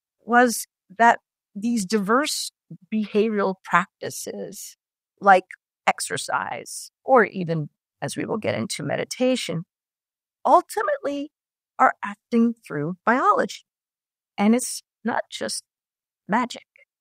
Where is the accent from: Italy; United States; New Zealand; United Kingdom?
Italy; first language Italian; English is a second language